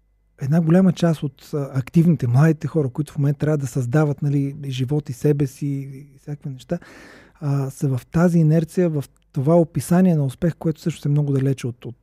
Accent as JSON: {"language": "Bulgarian", "town": "Asenovgrad", "region": "Plovdiv Province", "country": "Bulgaria", "also_born_or_lived": "Sofia", "said": "Аз съм си от Асеновград и винаги съм си обичал място, защото е много красиво, но смисъл още най-активните ми години, по-ранните, и ученето, и първите години тук преминаха предимно в София"}